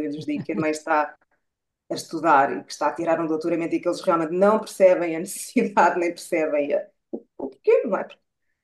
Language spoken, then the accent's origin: Portuguese; Lisbon, Portugal; Dizer-vos então que … nascida e criada em Lisboa, portanto, a verdadeira alfacinha